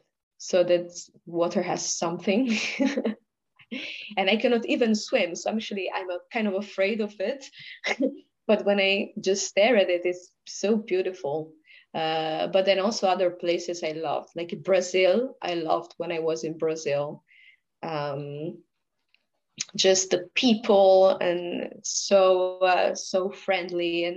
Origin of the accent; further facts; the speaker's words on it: Italy; English is a second language; moved away as an adult; until I was 22 I've been just in my hometown or nearby, whatever, in Italy